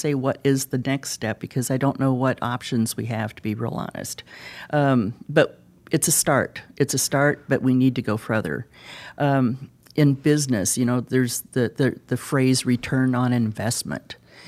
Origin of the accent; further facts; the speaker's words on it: South Dakota, United States; First of all, I grew up in Jones County, and being a West River Democrat, going back to the old days